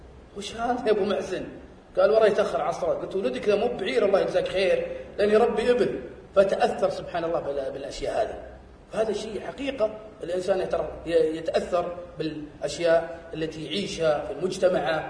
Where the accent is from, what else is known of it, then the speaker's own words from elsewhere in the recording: Saudi Arabia; إحنا السعوديين